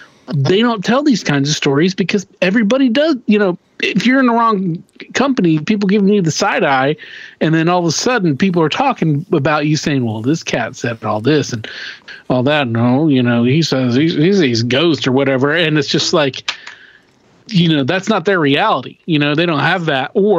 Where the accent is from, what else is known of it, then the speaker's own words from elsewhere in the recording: Kingfisher, Oklahoma, United States; we grew up in Kingfisher and we, you know, as kids, we kind of were like, well, you know, this town is safe and it's boring